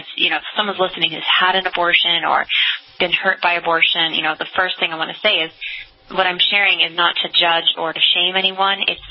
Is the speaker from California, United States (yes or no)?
yes; San Jose, California, United States; And I'm one of 8 kids, so I'm from San Jose, California.